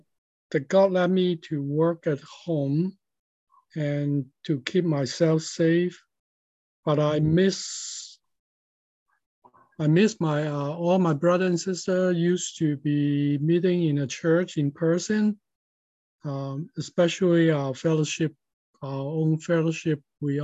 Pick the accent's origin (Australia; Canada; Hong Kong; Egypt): Hong Kong; English is a second language; moved away as an adult; now in United States; I come from Hong Kong as to study in the U.S. and end up immigrant to U.S.